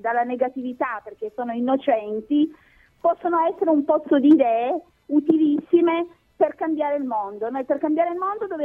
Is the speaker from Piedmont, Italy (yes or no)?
yes; Turin, Piedmont, Italy; now in Santhià, Italy; a Santià, dove io abito, in provincia di Vercelli, anche se io sono torinese